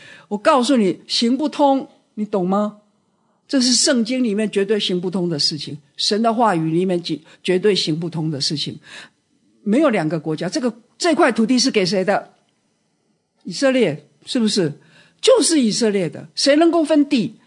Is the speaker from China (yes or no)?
no; United States; 美国第一个，我是美国人哦，我要跟你们讲啊